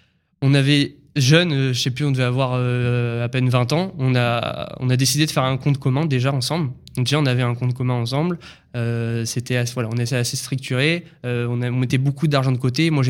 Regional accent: Normandy, France; je cherche un bien en briques, en pierre, normand, quoi, parce qu'on est de Normandie.

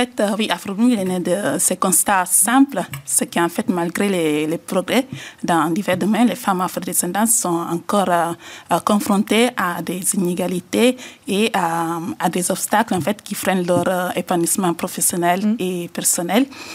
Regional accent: Italy; moi j'ai grandi en Italie, du coup, en fait

